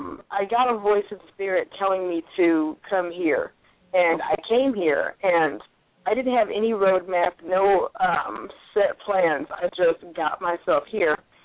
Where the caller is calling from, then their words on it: Alameda, California, United States; I'm calling from Alameda, California, which is up Northern California.